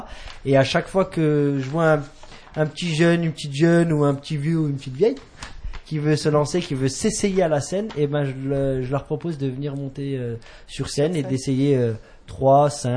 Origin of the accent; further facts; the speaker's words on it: Lyon, Auvergne-Rhône-Alpes, France; born there; Non, je suis né à Lyon 7